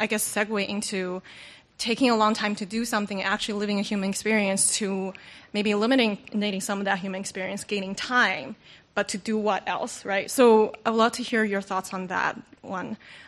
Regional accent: China; now in United States; I'm from China, mm-hmm. but it's a completely different world out there.

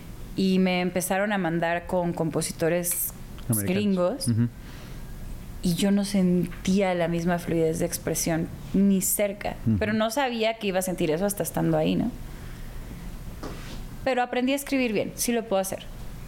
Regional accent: Guadalajara, Jalisco, Mexico; also born or lived in Hermosillo; Estuve 3 años en Hermosillo y luego el resto de mi infancia y adolescencia en Guadalajara. Uh-huh. Y mi familia es de Coahuila, de Sonora, de Guadalajara, de Jalisco, pues.

